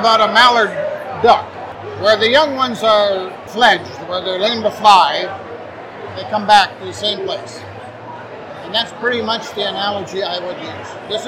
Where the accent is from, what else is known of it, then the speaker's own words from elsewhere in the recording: Hurley, Wisconsin, United States; Well, I'm from a little place in Wisconsin called Hurley.